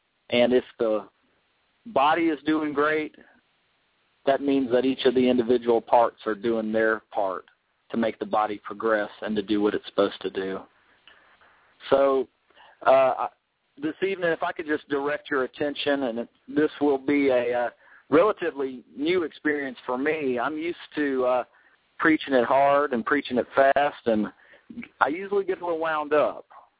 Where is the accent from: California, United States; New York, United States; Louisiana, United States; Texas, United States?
Texas, United States; I know that I'm from Texas, and I might not pronounce it exactly how you pronounce it